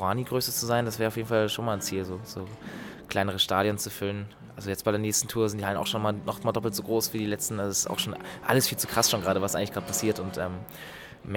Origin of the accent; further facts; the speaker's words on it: North Germany, Germany; Ich habe in der Nähe vom Freizeitpark gewohnt, in meiner alten Heimat im Norden.